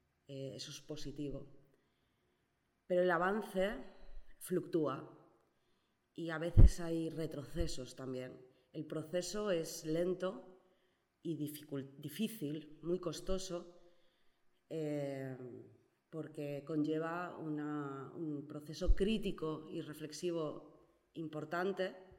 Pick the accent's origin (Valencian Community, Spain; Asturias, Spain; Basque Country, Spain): Asturias, Spain; tengo 36 años, soy asturiana, pero residente de Matiena. Ya hace, van a hacer 2 años que llevo viviendo en Matiena.